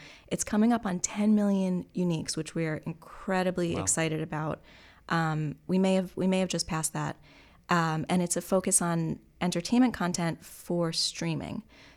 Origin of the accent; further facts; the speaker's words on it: Long Island, New York, United States; I mean, I grew up on Long Island, so, you know, really familiar with all of the big New York media brands.